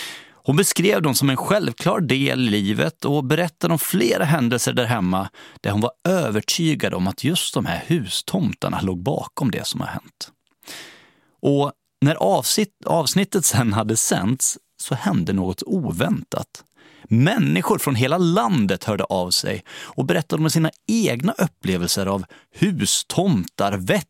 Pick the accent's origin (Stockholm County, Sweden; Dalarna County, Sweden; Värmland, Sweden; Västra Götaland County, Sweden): Dalarna County, Sweden; Borlänge; Hemma i Bålänge i Dalarna hos min farmor och farfar som ofta berättade historier om troll som fanns i skogen intill deras hus.